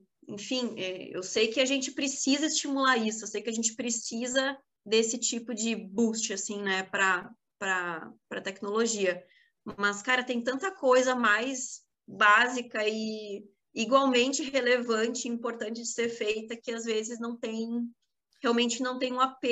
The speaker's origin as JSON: {"language": "Portuguese", "town": "Bento Gonçalves", "region": "Rio Grande do Sul", "country": "Brazil", "tie": "born or raised there", "said": "Eu sou natural de Bento"}